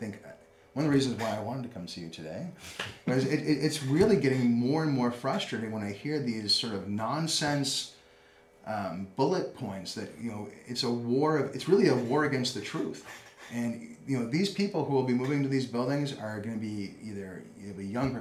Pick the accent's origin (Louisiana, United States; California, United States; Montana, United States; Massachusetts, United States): Massachusetts, United States; Marblehead; that is not possible in Lexington or my hometown of Marblehead, no offense